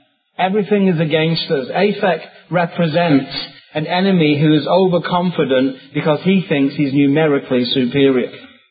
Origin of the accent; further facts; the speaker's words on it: United Kingdom; Remember, you're Americans. I'm the British guy. British people are always reticent.